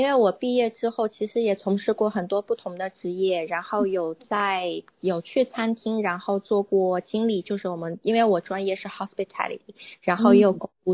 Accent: Qinghai, China; moved away as an adult; also born or lived in United States; 我就很想去把我家乡的风味，然后去介绍给别人，告诉他哦，我的家乡青海，大美青海，然后我家乡的味道

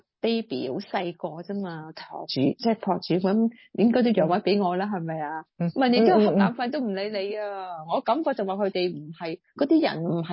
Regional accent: China; 即是我们中国人呢就是没礼貌的，或者是公德心不是那么好啊

